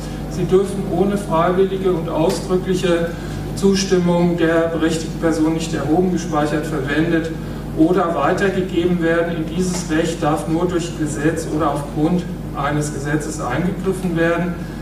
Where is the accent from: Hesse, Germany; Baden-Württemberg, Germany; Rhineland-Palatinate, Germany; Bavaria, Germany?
Rhineland-Palatinate, Germany; Also Rheinland-Pfalz hat es mittlerweile, mein Herkunftsland, auch übernommen.